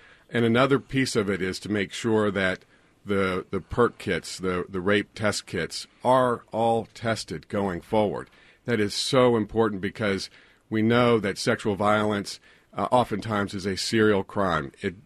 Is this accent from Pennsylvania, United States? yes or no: no; Virginia, United States; When I grew up in Loudoun County, you know, we've been talking a lot about the politics of Loudoun County